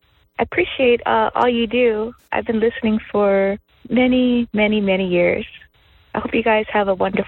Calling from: California, United States; Hi, Justin and Steve. I am calling from Northern California

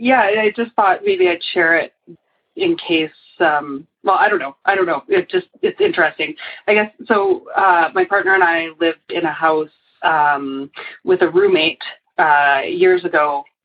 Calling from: Calgary, Alberta, Canada; I'm calling from Calgary, Alberta. That's in Canada.

